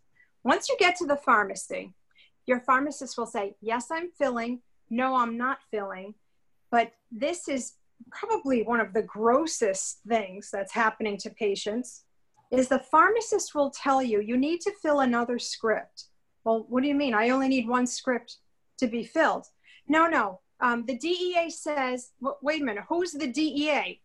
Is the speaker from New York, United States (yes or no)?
no; Rhode Island, United States; we are filing a class action lawsuit against large chain pharmacies in my home state of Rhode Island.